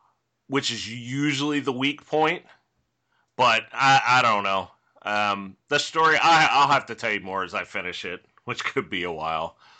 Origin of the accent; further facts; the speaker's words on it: California, United States; I can say, as a Californian, and I've never been to Boston